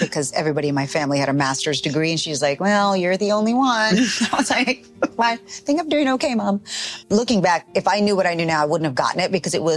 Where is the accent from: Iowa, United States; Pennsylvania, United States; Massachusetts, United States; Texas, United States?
Texas, United States; Like growing up in Texas, I lived in a Mexican neighborhood.